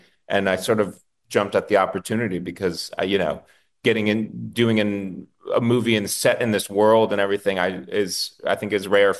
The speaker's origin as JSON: {"language": "English", "country": "United States", "said": "I think, especially as an American, doesn't happen that often."}